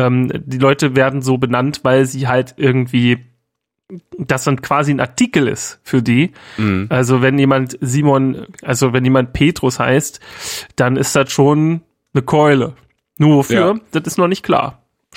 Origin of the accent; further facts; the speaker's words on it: East Germany, Germany; ich bin ja Ossi